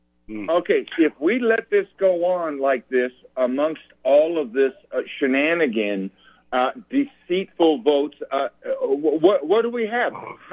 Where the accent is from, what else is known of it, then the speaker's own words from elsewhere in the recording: California, United States; I'm from California.